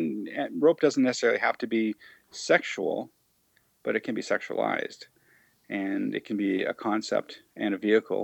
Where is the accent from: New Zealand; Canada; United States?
Canada; we're Canadian